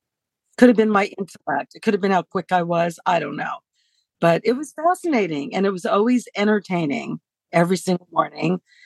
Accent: Hollywood, California, United States; living in, growing up in Hollywood.

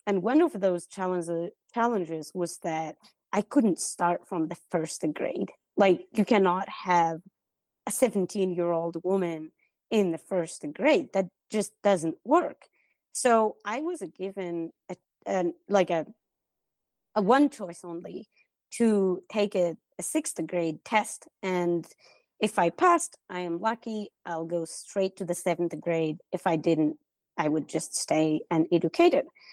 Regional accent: Morocco; So I was born and raised in Morocco. I am an indigenous Moroccan.

